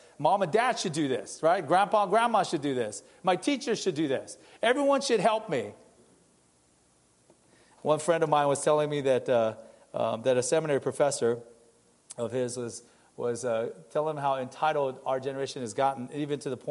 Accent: Gardena, California, United States; my neighbor, you know, my friends growing up in Gardena, or, you know, people that I went to school with?

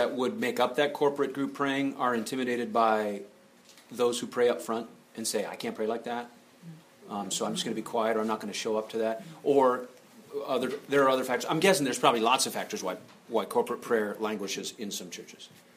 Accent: Detroit, Michigan, United States; I'm from Detroit, and there is a competing trinity there.

